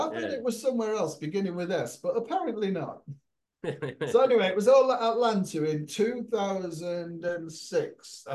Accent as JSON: {"language": "English", "region": "England", "country": "United Kingdom", "said": "I'm an Englishman. I ain't got a clue."}